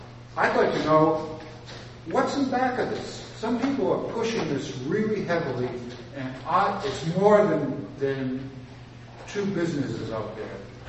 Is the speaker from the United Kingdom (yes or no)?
yes; Belfast, Northern Ireland, United Kingdom; I'm here from Belfast.